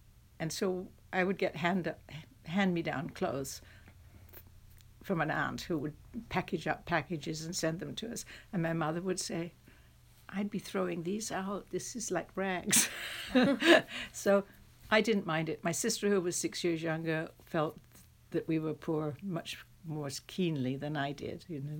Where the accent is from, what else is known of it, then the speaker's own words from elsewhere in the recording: London, United Kingdom; born there; I was born in London, England, right before the war. That's the Second World War. Not the First World War. Christened in a little Presbyterian church